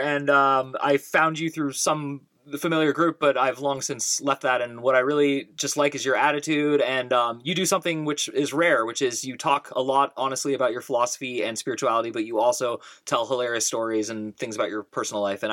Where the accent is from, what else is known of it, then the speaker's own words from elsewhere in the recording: Orinda, California, United States; I grew up in Arinda next to Berkeley, if that is familiar to you.